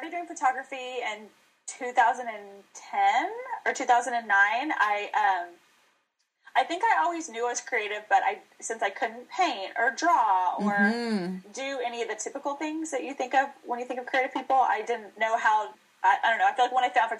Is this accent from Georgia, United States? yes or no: no; Waco, Texas, United States; No, I'm originally from Waco.